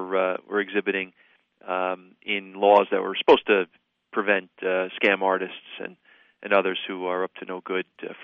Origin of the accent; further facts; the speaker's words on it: Clifton, United States; when I was growing up in Clifton, boy, I the snow days, I used to make a killing.